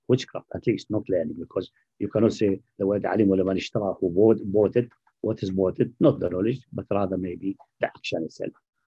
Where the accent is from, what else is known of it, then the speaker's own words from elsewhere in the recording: Nineveh, Iraq; I said, I'm from Nainawa, nearby Mosul, near Mosul. Now it's part of Mosul in Iraq.